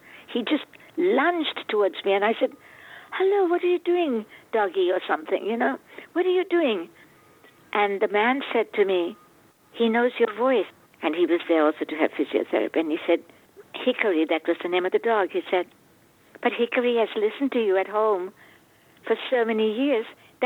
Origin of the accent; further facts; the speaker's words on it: Sri Lanka; now in New York City, United States; I am from Sri Lanka, and I have lived all over the world. Now I make New York City my home